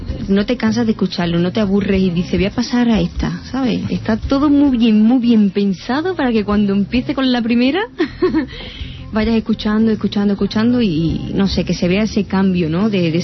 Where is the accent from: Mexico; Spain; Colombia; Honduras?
Spain; Andalusia; que son boleros y coplas de toda la vida, que yo soy andaluza.